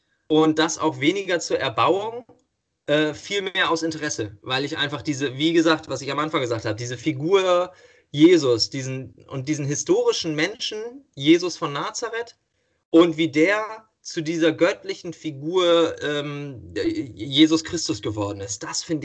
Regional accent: Northern Germany, Germany; Ja, ich komme aus Norddeutschland und ich bin für norddeutsche Verhältnisse in einer relativ christlichen Familie aufgewachsen.

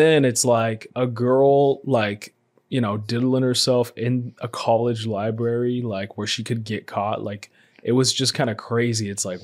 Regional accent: Oregon, United States; I'm a beer guy. I'm from Oregon.

